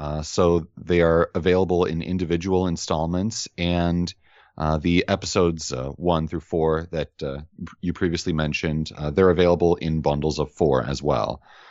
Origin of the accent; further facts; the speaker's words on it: Evergreen Park, Illinois, United States; I'm currently living in Blue Island. But I grew up in Evergreen Park, which is another suburb only about 15, 20 minutes away.